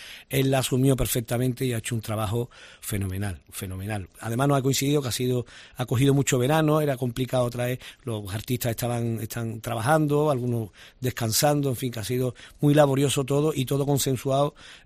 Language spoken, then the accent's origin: Spanish; Seville, Andalusia, Spain; tú sabes cómo somos los sevillanos